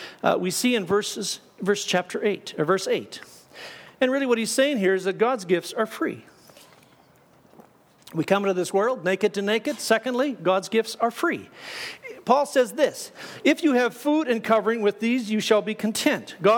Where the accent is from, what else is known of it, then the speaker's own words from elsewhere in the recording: Saskatchewan, Canada; In the farming community that I grew up in Saskatchewan, there was a farmer who did not heed this advice.